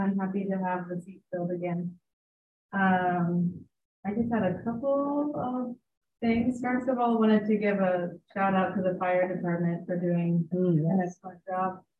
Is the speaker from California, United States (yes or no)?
no; Iowa City, Iowa, United States; And I have lived here for 45 years. I'm from Iowa City originally.